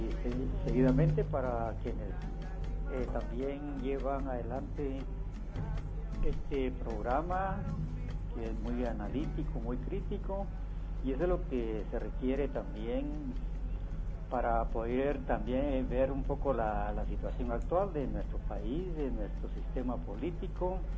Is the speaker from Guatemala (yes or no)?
yes; Guatemala; nos compete como población, como pueblo, como guatemaltecos